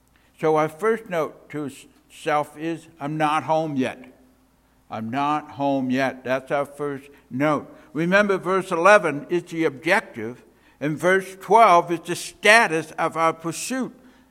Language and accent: English; Canada; now in United States; I'm still a Canadian citizen. I live here in the United States, but I have my resident alien card.